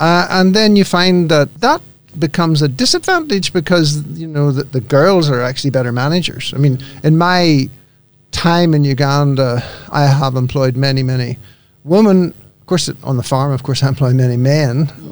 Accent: Northern Ireland, United Kingdom; I'm Irish. I was born in Northern Ireland, which is actually part of the British Empire, the last colony. Born on a farm.

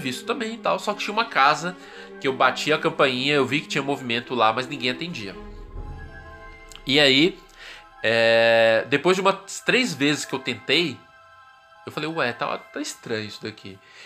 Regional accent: Minas Gerais, Brazil; Eu sou mineiro, adoro contar história.

